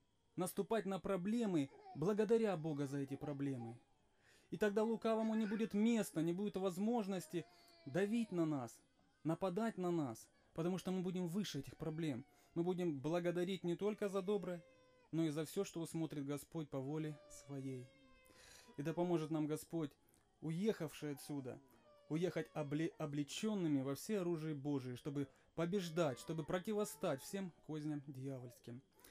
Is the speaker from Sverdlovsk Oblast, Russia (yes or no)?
no; Krasnodar, Krasnodar Krai, Russia; Дорогие друзья, мы приехали из Краснодара, нас около 30 человек приехало